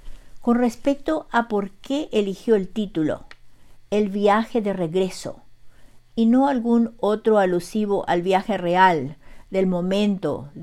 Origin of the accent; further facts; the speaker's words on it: Paraguay; now in Bedford, United States; nuevamente estoy con ustedes desde Bedford, Massachusetts, con otro relato de la producción narrativa de mi país natal, Xeretamí, Paraguay, corazón de América del Sur.